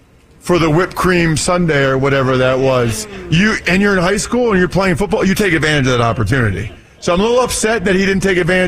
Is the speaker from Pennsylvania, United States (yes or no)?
yes; Pennsylvania, United States; growing up in Pennsylvania, I had Penn State season tickets